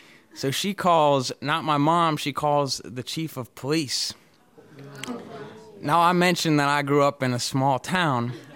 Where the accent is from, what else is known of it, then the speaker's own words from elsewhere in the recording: Stockbridge, Massachusetts, United States; I grew up in Norman Rockwell's town. So that cutesy Main Street that we all think of as like the cutest Main Street in the country is my Main Street.